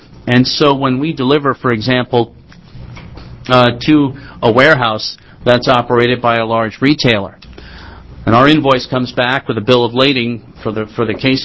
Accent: Connecticut, United States; I'm from Connecticut. It's kind of in my neighborhood.

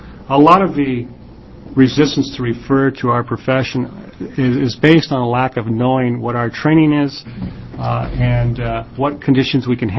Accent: Oregon, United States; In my hometown, I receive referrals from a surgeon in Corvallis and in Albany

